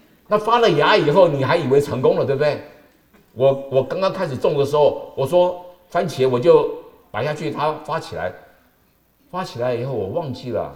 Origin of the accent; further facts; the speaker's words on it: Taiwan; now in United States; 我在台湾长大，台湾人这么多这么小啊，然后我是住在城市里面，住在公寓里面